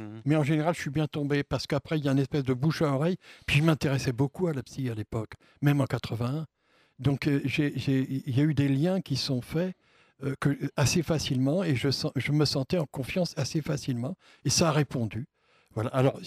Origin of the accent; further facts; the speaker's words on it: Avignon, Provence-Alpes-Côte d'Azur, France; moi je suis d'Avignon, je suis sur Avignon